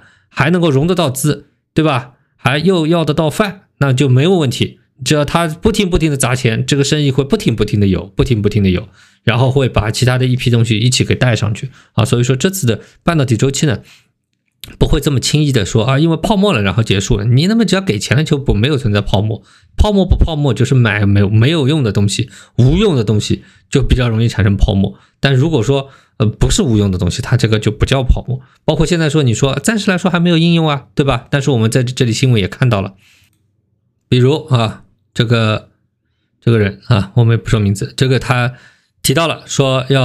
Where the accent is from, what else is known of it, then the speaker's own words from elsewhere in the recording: China; 就我们中国人做事情呢，也有优点啊